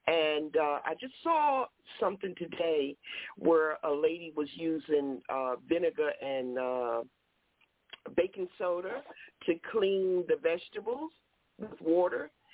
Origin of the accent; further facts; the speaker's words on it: the South, United States; moved away; I grew up in the South, and we ate a lot of pork, and I left the South and brought it to the North, and I continued eating the pork